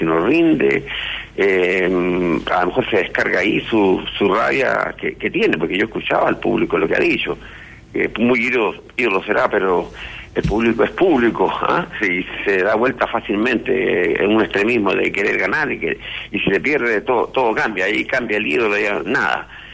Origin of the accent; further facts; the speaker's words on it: La Serena, Coquimbo, Chile; Yo estoy acá en Serena, Coquimbo, en mi tierra